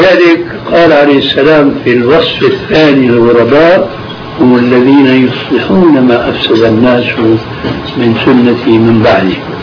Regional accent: Damascus, Damascus Governorate, Syria; بعض القراء عندنا في دمشق

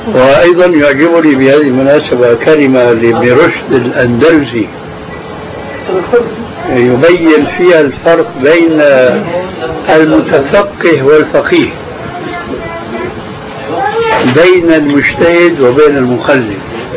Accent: Syria; كلنا نحن سوريين

